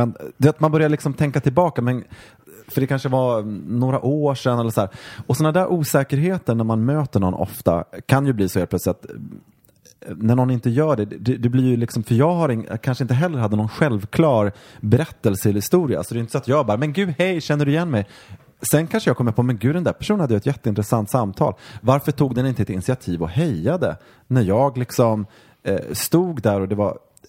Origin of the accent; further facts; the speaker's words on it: Mora, Dalarna County, Sweden; när jag växte upp i Mora.